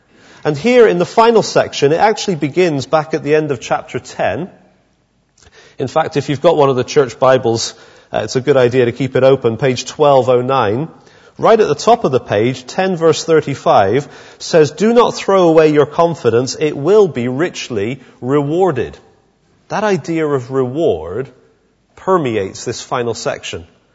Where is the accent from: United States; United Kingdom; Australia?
United Kingdom; I know we're largely British and very reserved